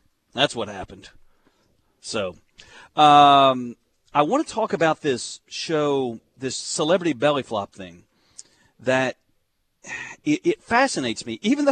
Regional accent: Van Buren, Arkansas, United States; Growing up in Van Buren, you know, you didn't have a lot of Muslims back in the 70s in Van Buren.

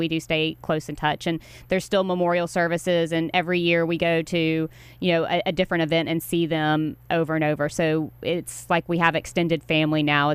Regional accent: Louisiana, United States; moved away as an adult; now in Arkansas, United States; No, I grew up in Louisiana.

